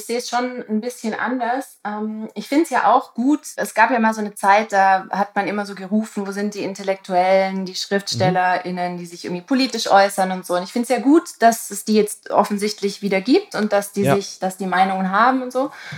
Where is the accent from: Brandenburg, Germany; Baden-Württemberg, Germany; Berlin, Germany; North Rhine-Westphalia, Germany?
Baden-Württemberg, Germany; Tübingen; now in Hamburg, Germany; Also ich komme aus der Ecke.